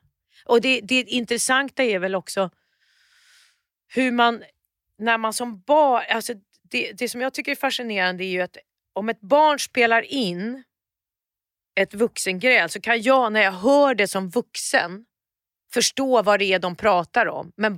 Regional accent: Västerås, Västmanland County, Sweden; Och då bodde vi i Huvudsta. Vi hade flyttat från Västerås då. Jag saknade Västerås.

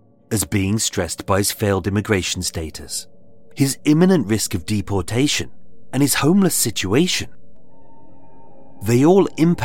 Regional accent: United Kingdom; And everyone's expectations were so low, as A, we're British

